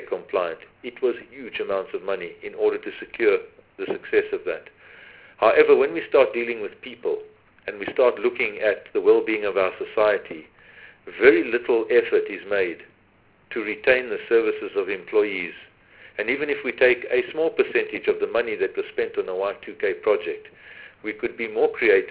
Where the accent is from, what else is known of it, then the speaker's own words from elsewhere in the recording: Western Cape, South Africa; and I come from the Western Cape